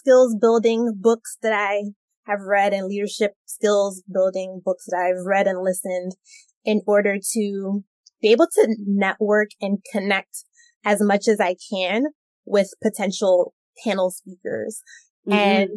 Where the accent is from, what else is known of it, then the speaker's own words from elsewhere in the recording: New York, United States; I think it's because we're from the New York City metro area or something.